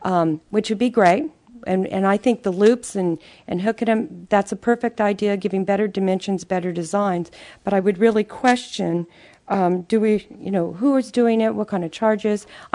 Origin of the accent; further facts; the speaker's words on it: Texas, United States; accent: Texas; that's my Texas accent